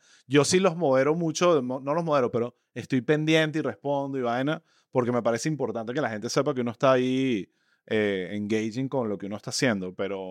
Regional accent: Caracas, Capital District, Venezuela; accent: Caracas eastern; es nuestro acento caraqueño del este cifrino, y por el Spanglish.

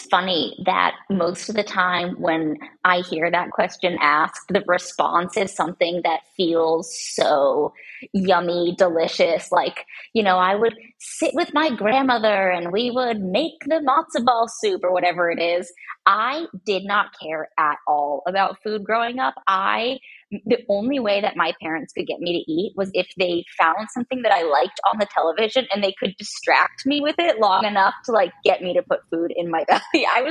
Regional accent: San Diego, California, United States; also born or lived in Portland, Oregon; But, you know, I grew up half in San Diego and half in Portland, Oregon.

